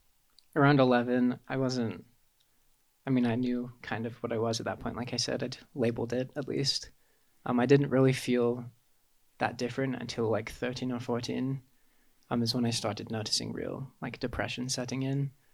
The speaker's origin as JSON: {"language": "English", "town": "Holiday", "region": "Utah", "country": "United States", "tie": "born or raised there", "said": "We moved just to Holiday, Utah. So we've been somewhat local for the past like 20 years."}